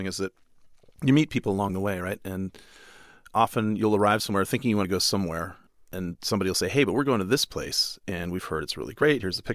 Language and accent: English; United States; because I grew up in the United States where street food back then was non-existent, like the odd taco truck or something like that.